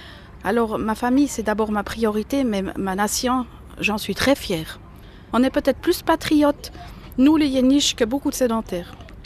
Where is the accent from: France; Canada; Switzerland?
Switzerland; Schwyz; Alors, moi, j'ai deux origines. Je suis schwitzoise depuis je ne sais combien de générations, je crois, depuis le début que le canton il existe en fait.